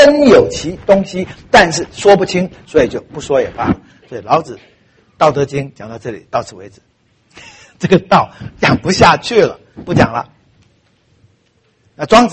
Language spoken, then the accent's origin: Chinese; Taiwan; born there; 我大哥永安出生，二哥在厦门出生，我是台湾出生的。